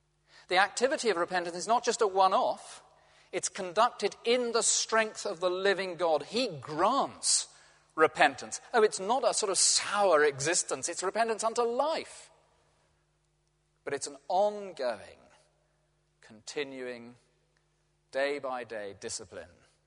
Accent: England, United Kingdom; one's not allowed to do if one's English, but I'm going to give it a shot

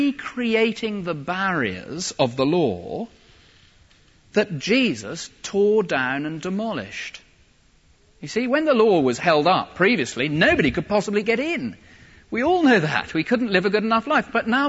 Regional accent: United Kingdom; I mean, I take it I'm a member of the British people on the basis of my birth.

